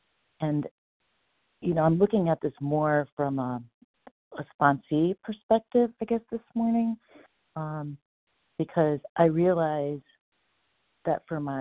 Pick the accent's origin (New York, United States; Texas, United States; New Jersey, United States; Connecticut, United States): Connecticut, United States; And gotcha. … I'm from Connecticut.